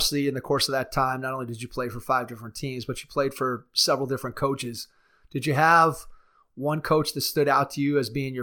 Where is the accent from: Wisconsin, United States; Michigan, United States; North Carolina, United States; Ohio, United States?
Ohio, United States; Cleveland; When he was here, we're from Cleveland